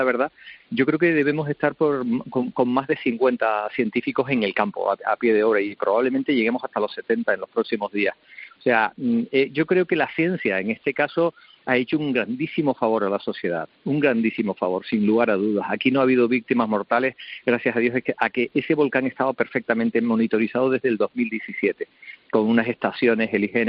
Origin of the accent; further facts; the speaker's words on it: Canary Islands, Spain; La mayor parte de nosotros somos canarios